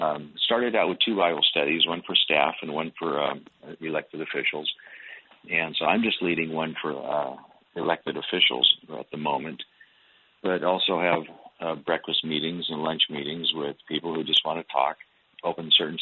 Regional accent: Seattle, Washington, United States; Well, that's what they tell me. However, I grew up in Seattle.

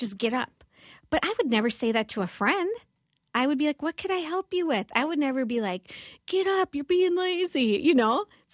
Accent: Minnesota, United States; accent: Minnesota; One thing they loved about me, which is so annoying, was my Minnesota accent.

